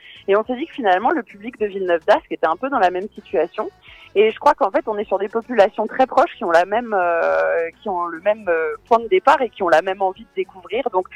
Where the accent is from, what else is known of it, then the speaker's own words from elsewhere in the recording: Benin; en tant que béninoise, je tiens à vous signaler que votre climat n'est pas...